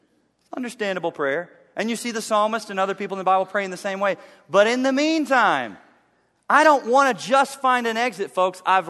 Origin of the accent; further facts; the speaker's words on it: Chattanooga, Tennessee, United States; I was a little boy. I grew up in East Tennessee in Chattanooga. And I have a twin brother.